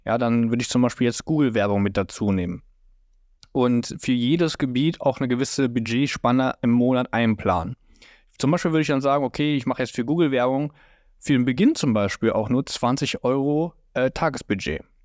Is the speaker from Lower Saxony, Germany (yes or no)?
yes; Hanover, Lower Saxony, Germany; Also ich komme jetzt hier aus Hannover.